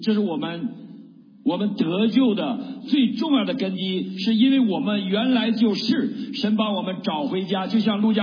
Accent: Northeast China, China; 我知道我按照我是东北人，按照我们东北的常理，我是一定是冻死的

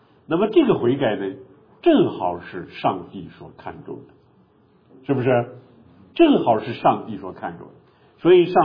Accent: China; 我们中国人也有这个习惯，对吧？

